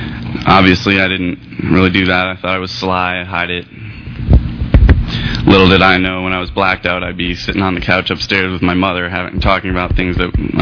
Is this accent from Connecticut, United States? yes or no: yes; Connecticut, United States; I come from Connecticut, so stayed in the woods for about 3 months.